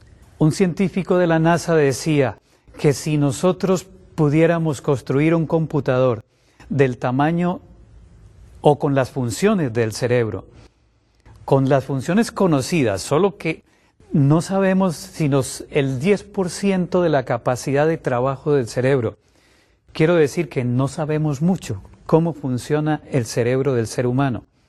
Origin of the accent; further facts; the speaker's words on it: Colombia; soy médico internista, vengo de la República de Colombia